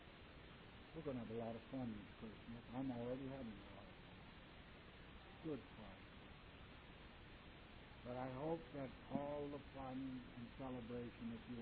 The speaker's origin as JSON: {"language": "English", "country": "Canada", "said": "some of us are Americans, some of us are others. I'm a Canadian."}